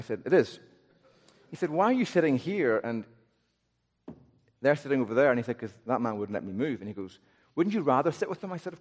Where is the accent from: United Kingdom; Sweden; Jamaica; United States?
United Kingdom; Northern Ireland; I'm from Northern Ireland. My accent's really hard.